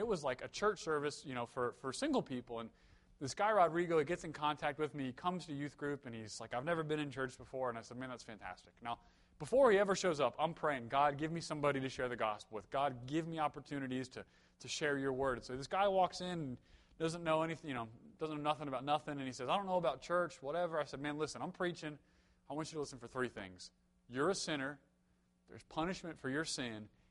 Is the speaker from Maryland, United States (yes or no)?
yes; Maryland, United States; I grew up here in Maryland, so I wasn't sure if we were the South or the North.